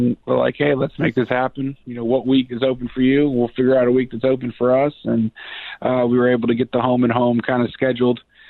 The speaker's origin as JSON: {"language": "English", "town": "Oviedo", "region": "Florida", "country": "United States", "said": "So I'm from Oviedo, Florida."}